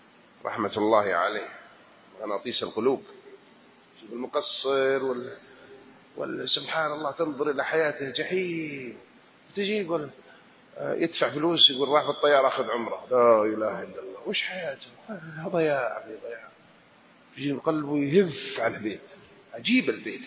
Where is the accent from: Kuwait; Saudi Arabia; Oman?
Saudi Arabia; أنت من مصر، أنت من الشام، أنا من السعودية